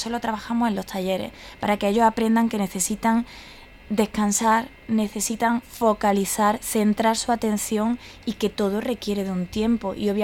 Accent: Córdoba, Andalusia, Spain; y aludo a Córdoba porque soy cordobesa

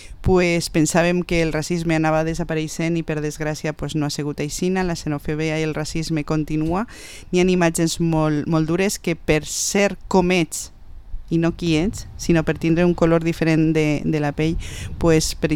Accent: Vila-real, Valencian Community, Spain; A mi, si jo algun dia tinguera que abandonar el meu poble, que això a mi me costaria moltíssim, perquè ja saps l'estima que li tinc jo a Vila-real, allà on anara jo portaria sempre els meus arrels i la meva identitat com a poble, no?

